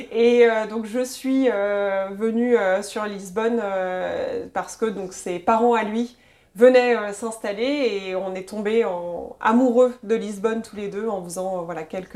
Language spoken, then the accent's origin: French; Paris, Île-de-France, France; also born or lived in London; je suis française de base. Je suis née, j'ai grandi et j'ai fait mes études à Paris.